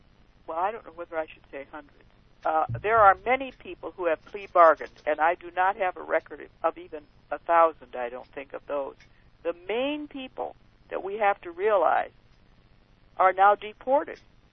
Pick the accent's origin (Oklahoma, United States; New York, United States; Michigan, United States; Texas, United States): Michigan, United States; I'm originally from Michigan